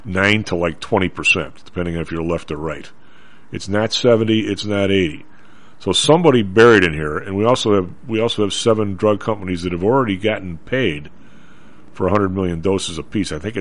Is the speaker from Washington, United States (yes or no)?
no; Illinois, United States; I'm from Western Illinois.